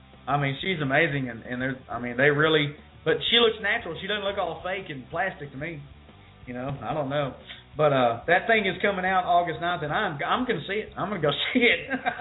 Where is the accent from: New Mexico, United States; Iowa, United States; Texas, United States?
Texas, United States; You know, I grew up in West Texas, and we used to watch tornadoes drop in and out of the clouds all day.